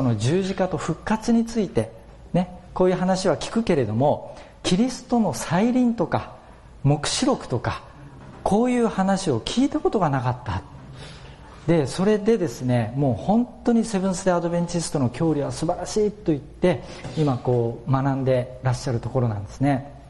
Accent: Fukuoka, Japan; 私の実家が九州の福岡にあるんですけれども

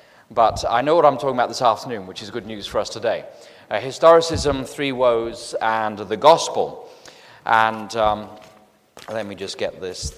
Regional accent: England, United Kingdom; And I say, "Well, actually, I was raised in England,"

